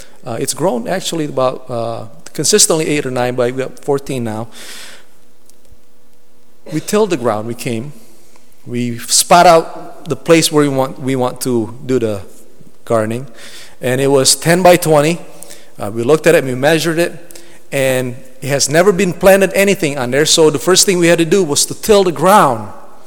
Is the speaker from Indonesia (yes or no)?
yes; Indonesia; English is a second language; And I came from Indonesia originally. And back home, I remember it. It was so fertile there.